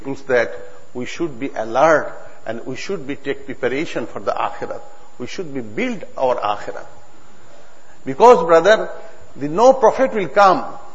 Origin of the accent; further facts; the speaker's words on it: Bangladesh; I am from Bangladesh. I'm coming to Durban all through from Dhaka.